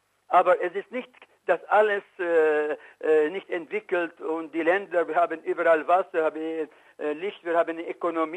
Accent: Syria; German is a second language; ich bin nicht ein Mensch, der blind für Syrien ist, obwohl ich bin Syrer

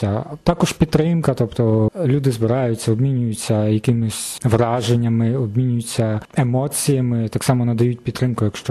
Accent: Luhansk Oblast, Ukraine; now in Rome, Italy; З Луганщини.

